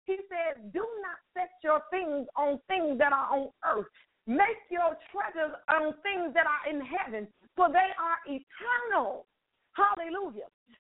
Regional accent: Chicago, Illinois, United States; now in San Antonio, United States; I don't know about you, but I am from Chicago. I am not a San Antonioan. I think that's the correct word to say. I am originally from Chicago.

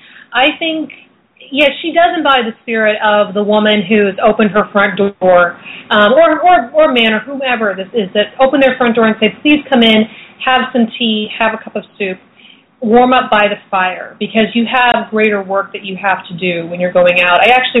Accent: Portland, Oregon, United States; I started circling with a group of witches in my hometown of Portland, Oregon

